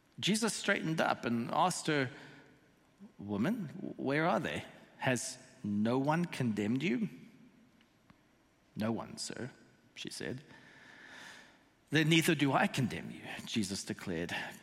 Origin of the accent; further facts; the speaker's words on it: South Africa; being South African, we do like our tea